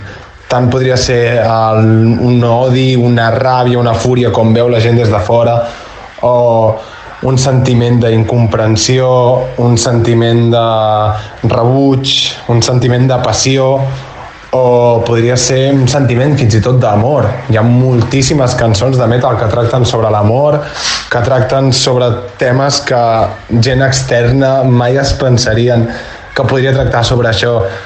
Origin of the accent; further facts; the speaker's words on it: Olot, Catalonia, Spain; born there; nascut a Olot